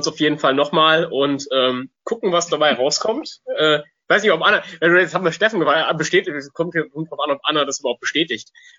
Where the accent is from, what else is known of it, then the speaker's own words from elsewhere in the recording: Cologne, North Rhine-Westphalia, Germany; ich in meiner Kindheit und Jugend in Köln, Belgien liegt sehr, sehr nah.